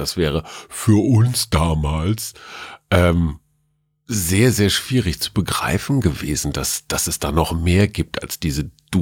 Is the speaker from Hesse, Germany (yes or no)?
no; Münster, North Rhine-Westphalia, Germany; Ja, ich denke immer ans Radfahren als Münsteraner.